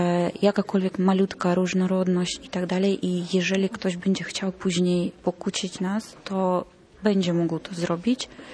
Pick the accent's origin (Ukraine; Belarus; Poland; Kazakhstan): Ukraine; Donetsk, Donetsk Oblast; I ja osobiście jako Ukrainka, pochodzę z Doniecka